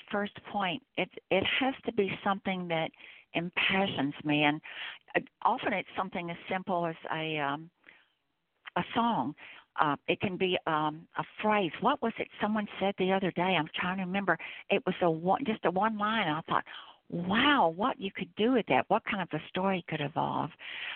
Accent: Deep South, United States; Well, Bennett, I'm from the Deep South.

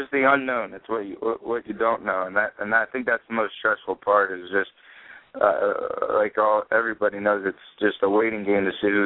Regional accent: Philadelphia, Pennsylvania, United States; Growing up in Philly, my whole family's in the Philadelphia area.

